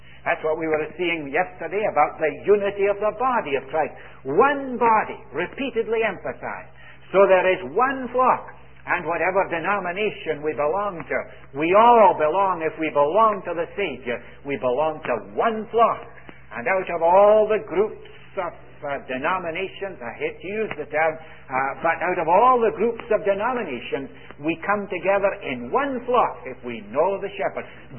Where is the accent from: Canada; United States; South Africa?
Canada; Toronto, Ontario; I come from Toronto.